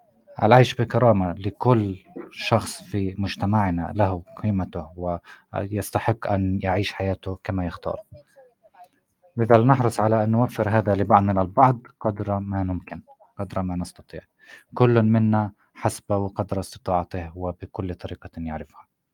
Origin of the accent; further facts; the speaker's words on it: Palestine; لكننا في كفلسطينيين علينا دائما أن نسعى